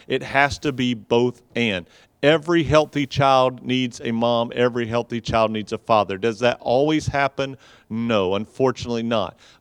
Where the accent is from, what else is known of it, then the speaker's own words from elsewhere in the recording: the South, United States; but I grew up in the South, okay?